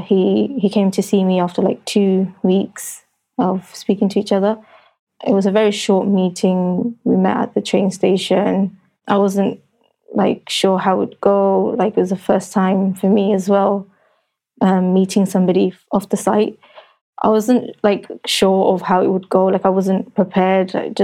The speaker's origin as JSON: {"language": "English", "region": "London", "country": "United Kingdom", "said": "I'm 30 years old. I'm from London."}